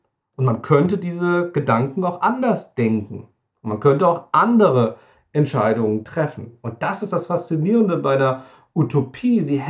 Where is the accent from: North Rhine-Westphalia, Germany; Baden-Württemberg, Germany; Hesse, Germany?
Hesse, Germany; weil tatsächlich komme ich aus der Nähe von Wiesbaden